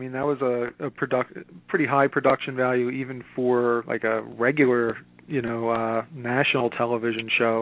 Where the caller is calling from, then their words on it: Philadelphia, Pennsylvania, United States; calling from Philadelphia.